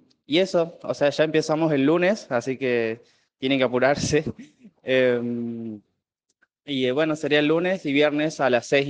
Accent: Perico, Jujuy, Argentina; soy de acá de Perico.

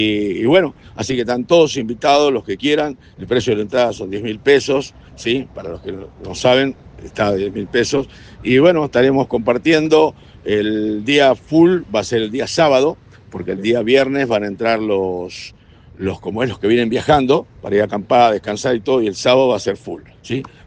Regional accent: Buenos Aires, Argentina; now in Perico, Argentina; yo vengo de Buenos Aires y me instalo aquí en Perico.

